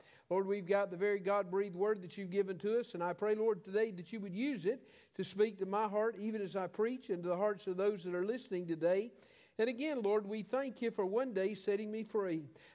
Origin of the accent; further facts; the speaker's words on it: United States; I'm grateful today for my independence as an American, but I'm grateful today for my independence as a Christian.